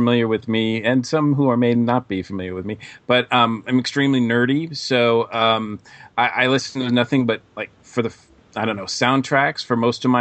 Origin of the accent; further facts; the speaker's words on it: Massachusetts, United States; I'm from Massachusetts, so … was on all the time